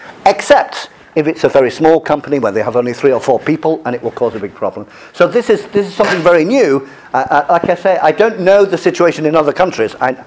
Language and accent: English; England, United Kingdom; I was brought up a Catholic in England.